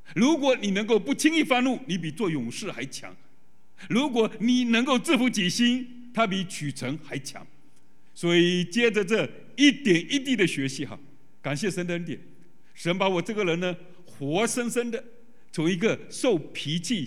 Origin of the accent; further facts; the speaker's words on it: Fujian, China; 我回到老家福建农村